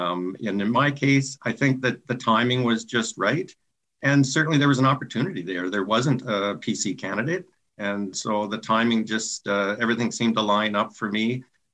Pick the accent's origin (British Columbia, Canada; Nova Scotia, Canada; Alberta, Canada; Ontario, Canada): Ontario, Canada; Smiths Falls; I was born and raised here in Lanark County in the Smiths Falls area. My wife and I raised three children here.